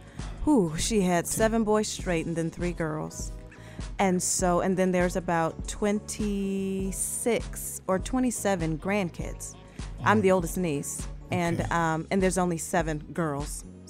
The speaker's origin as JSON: {"language": "English", "town": "Detroit", "region": "Michigan", "country": "United States", "said": "I am from Detroit, 23 years."}